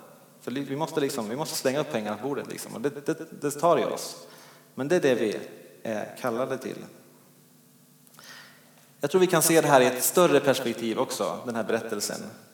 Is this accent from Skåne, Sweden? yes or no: no; Dalarna County, Sweden; Hemma i Dalarna där jag kommer ifrån så har vi en ganska stor trädgård.